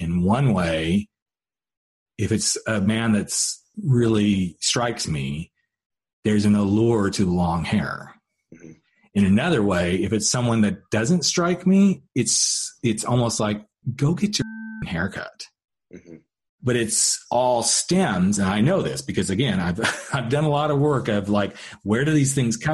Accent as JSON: {"language": "English", "region": "California", "country": "United States", "tie": "born or raised there", "lives_now": "Colorado, United States", "said": "It's like, well, Colorado, but born and raised in California."}